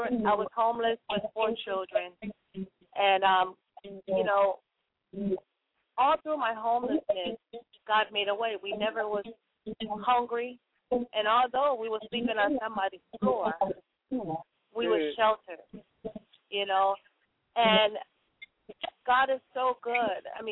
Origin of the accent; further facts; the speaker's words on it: Connecticut, United States; I was raised in Connecticut and raised in a Caribbean church.